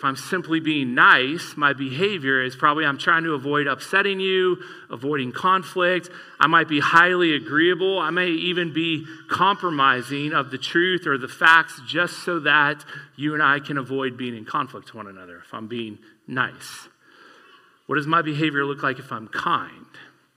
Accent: Texas, United States; born there; I'm not from the South. I was born in Texas. Haven't been there in a long time.

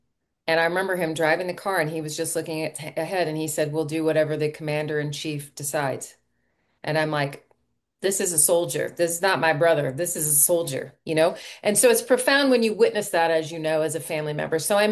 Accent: Southeast, United States; also born or lived in Northeast; You know, I grew up in the Southeast. I spent a lot of time in the Northeast as a child.

